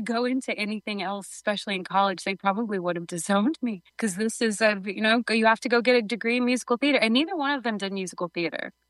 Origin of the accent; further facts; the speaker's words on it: Dallas, Texas, United States; I'm from Dallas originally